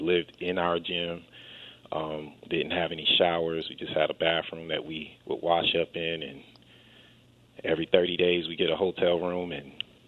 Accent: New York, United States; I'm from New York, so I talk really fast.

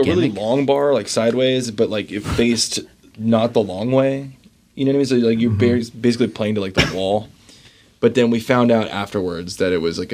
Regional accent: California, United States; now in Washington, United States; But so I grew up in Orange County, SoCal.

